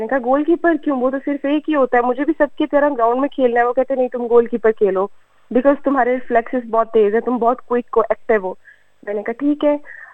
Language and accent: Urdu; Lahore, Punjab, Pakistan; میں لاہور میں پیدا ہوئی تھی اور میں نے سمنا آباد اسکول سے انٹر میٹرک کیا اینڈ دین اس کے بعد میں لاہور کالج موو ہو گئی.